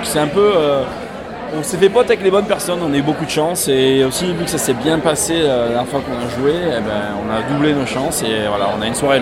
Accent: Bagnols-sur-Cèze, Occitanie, France; Ouais, alors en fait on vient du Gard, on vient de Bagnols-sur-Cèze, pour Saint-Esprit, par là-bas

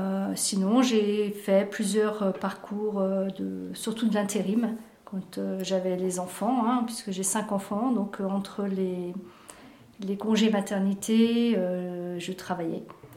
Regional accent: Auvergne-Rhône-Alpes, France; moved away as an adult; now in Montoison, France; j'ai 58 ans, j'habite Montoison, je suis dans la Drôme depuis à peu près 5 ans et demi. Voilà, je viens de la Haute-Savoie.

